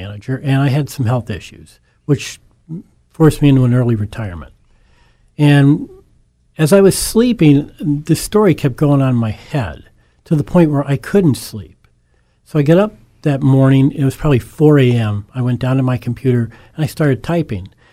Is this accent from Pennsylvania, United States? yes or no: yes; Scranton, Pennsylvania, United States; Born and raised in Scranton, one of eight children. I was educated in the Scranton School District and went to the University of Scranton.